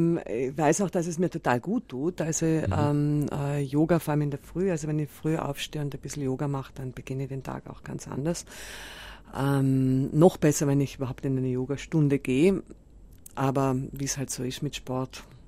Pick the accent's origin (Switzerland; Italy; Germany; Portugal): Italy; South Tyrol; now in Vienna, Austria; ich sage immer noch, ich bin aus Südtirol, was ein bisschen eigentlich peinlich ist. Und mittlerweile habe ich gedacht, ich sollte mir jetzt angewöhnen zu sagen, ich bin Wienerin. Weil es stimmt eigentlich eher, ja.